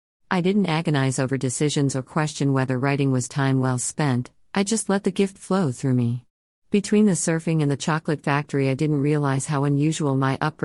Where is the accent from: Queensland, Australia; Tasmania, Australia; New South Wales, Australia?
Tasmania, Australia; Glenorchy; I grew up in Glenorchy, Tassie. My parents lived on a little piece of land, half cherry orchard, half vineyard, a few hundred feet from the Cadbury factory.